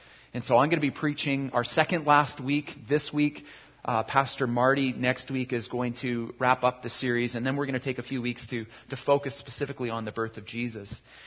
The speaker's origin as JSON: {"language": "English", "town": "Surrey", "region": "British Columbia", "country": "Canada", "tie": "born or raised there", "said": "I myself was born in Canada as well. I was born in Surrey, British Columbia, Canada on June 17th, 1973. I'm as Canadian, I think, as one can be. I've lived all of my life here."}